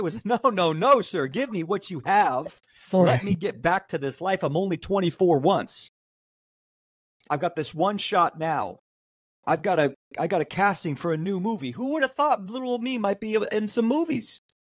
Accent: Haymarket, Virginia, United States; You know, I was raised in Haymarket, Virginia, in the middle of the woods. We had, you know, we were just good old boys out there.

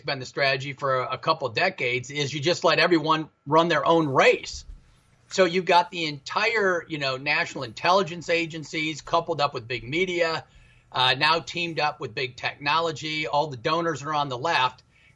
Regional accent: Midwest, United States; It's nothing I learned growing up in the Midwest.

